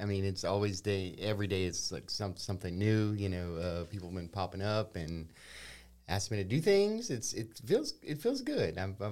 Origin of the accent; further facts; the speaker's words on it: Youngsville, United States; Grew up in Youngsville. Love Youngsville. Youngsville's so awesome. Went to Green Tea Linden, then Youngsville Middle, and then I think we moved when I was like 12.